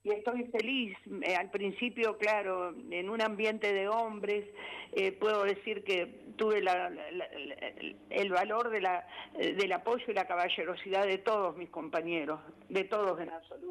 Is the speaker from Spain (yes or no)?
no; Sarandí, Buenos Aires Province, Argentina; born there; Yo nací en Sarandí a las 6:15 de la mañana